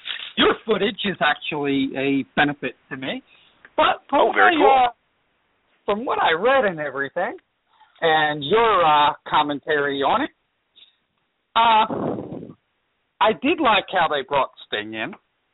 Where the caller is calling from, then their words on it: Huntsville, Texas, United States; from Huntsville, Texas.